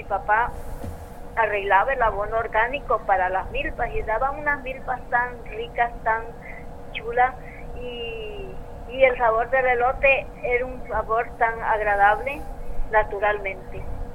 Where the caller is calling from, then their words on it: Sensuntepeque, Cabañas, El Salvador; de Suntepec